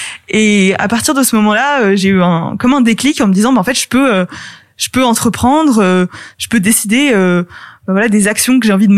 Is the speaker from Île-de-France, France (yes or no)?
yes; Paris, Île-de-France, France; born there; also born or lived in Belgium / Argentina; j'ai vécu dans pas mal de pays quand j'étais petite. Donc je suis née à Paris, puis j'ai vécu en Belgique, puis en Argentine.